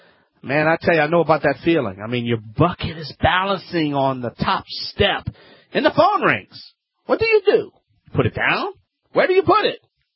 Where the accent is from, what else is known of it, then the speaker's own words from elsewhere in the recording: Louisiana, United States; I'm the Cajun man from the Bayou Line, a licensed, tested contractor.